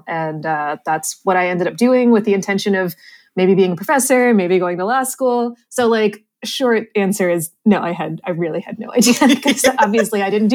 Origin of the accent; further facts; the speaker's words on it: Somerset, Pennsylvania, United States; born there; No, I was born in Somerset, Pennsylvania.